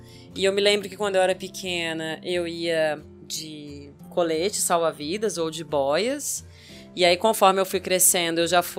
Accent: Goiânia, Goiás, Brazil; Porque, imagina, eu sou goiana, né? De Goiânia, Goiás. Aqui não tem mar.

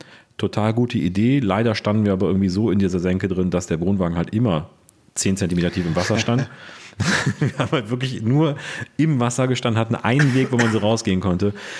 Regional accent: Cologne, North Rhine-Westphalia, Germany; für so mich als Kölner Buchtmenschen ist das halt schön, weil das halt Natur ist und ein bisschen bergig und so.

